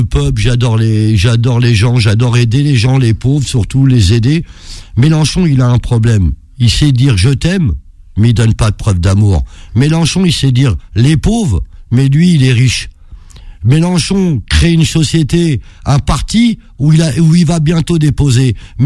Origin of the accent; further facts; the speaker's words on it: Paris, Île-de-France, France; C'est de l'amour à Belleville. On est là, on essaie tous de se défendre.